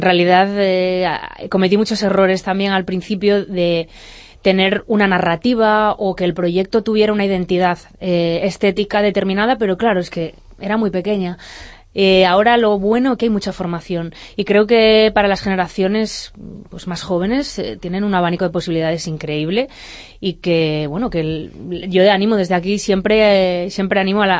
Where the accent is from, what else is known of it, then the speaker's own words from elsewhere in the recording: Ourense, Galicia, Spain; moved away as an adult; donde yo soy de Ourense, es una ciudad muy pequeñita, no había nada para estudiar algo así